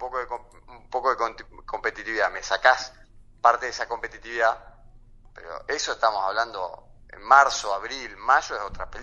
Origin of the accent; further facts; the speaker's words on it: Argentina; Como siempre, como todo argentino. Porque siempre los argentinos lo levantamos y tenemos una cosa nueva adelante.